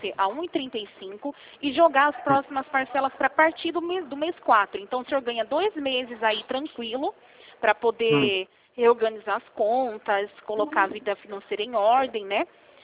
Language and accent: Portuguese; Rio Claro, São Paulo, Brazil; Sou de Rio Claro